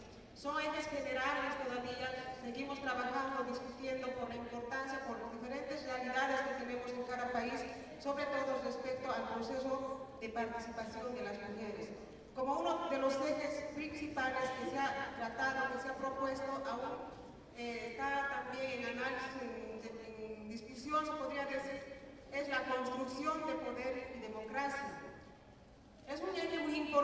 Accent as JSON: {"language": "Spanish", "country": "Bolivia", "said": "yo vengo de Bolivia"}